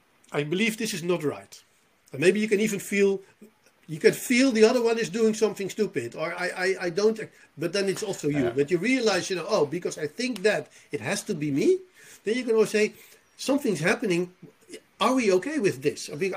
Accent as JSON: {"language": "English", "country": "Netherlands", "second_language": "English", "said": "I mean, I'm from the Netherlands. We're with 16 million and even, or 17 million"}